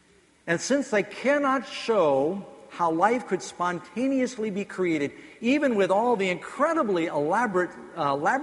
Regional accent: New York City, New York, United States; also born or lived in Los Angeles, United States / Boston, United States / Miami, United States; When I grew up in New York City, well, I was born in L.A., lived in Boston, Miami. Most of my education was in Manhattan.

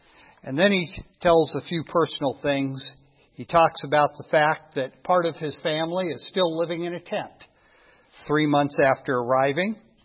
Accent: California, United States; Now, even when I was a kid growing up in the Napa Valley, there were still a lot of prune trees

